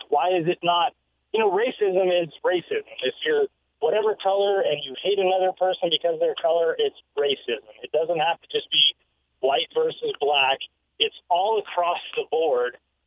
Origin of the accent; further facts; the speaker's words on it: Ireland; And, you know, hey, I'm Irish. Okay. We were slaves as well.